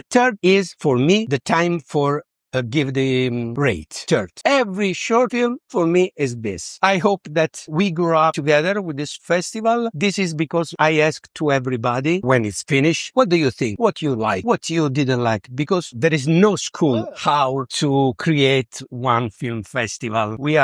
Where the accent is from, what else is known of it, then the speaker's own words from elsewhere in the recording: Italy; English is a second language; I came from Italy.